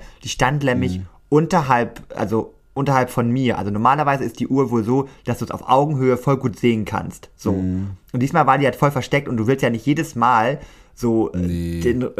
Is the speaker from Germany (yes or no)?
yes; Lower Saxony, Germany; Zumindest in Niedersachsen, da hieß es immer Fasching.